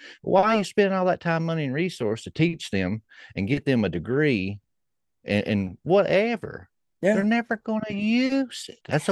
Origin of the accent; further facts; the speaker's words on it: the South, United States; And I mean, I know there's cultural differences, you know, we're from the South